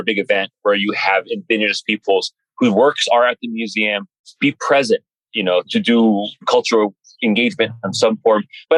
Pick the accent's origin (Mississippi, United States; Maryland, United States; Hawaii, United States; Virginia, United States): Hawaii, United States; As a Hawaiian, for example, I can now share my culture in all kinds of new ways.